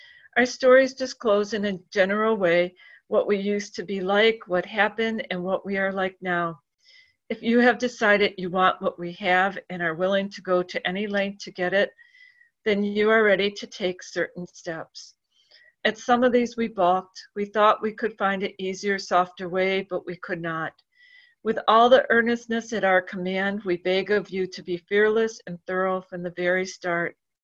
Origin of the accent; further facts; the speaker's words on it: Marquette, Michigan, United States; I'm from Marquette, Michigan.